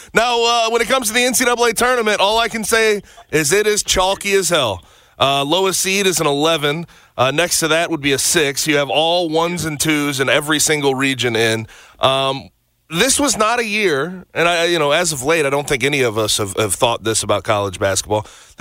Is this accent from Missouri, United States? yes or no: yes; St. Louis, Missouri, United States; And I'm from St. Louis, so I'm familiar with, like, you know, a lot of my classmates growing up used to get pulled out of class on opening day.